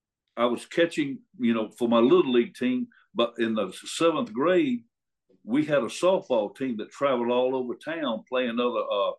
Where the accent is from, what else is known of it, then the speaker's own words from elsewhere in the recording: Columbus, Georgia, United States; I was born and raised in Columbus. I started going to the matches when I was like 5 years old.